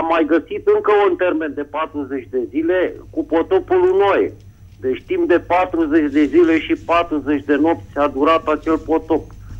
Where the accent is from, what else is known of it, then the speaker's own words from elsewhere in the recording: Bucharest, Romania; din București